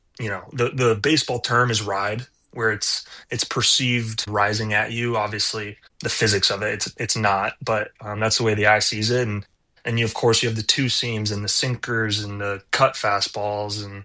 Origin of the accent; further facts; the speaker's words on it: Rapid City, South Dakota, United States; also born or lived in Deadwood; I grew up in Rapid City, born in Lee Deadwood, a little smaller town even before that.